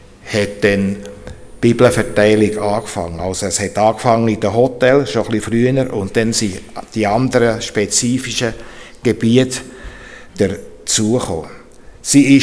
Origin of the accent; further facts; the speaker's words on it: Bern, Switzerland; accent: Bernese German; now in Gais, Switzerland; Ich habe einen gemischten Dialekt, das Berndeutsch behalten und Ostschweiz ist ein bisschen dazugekommen.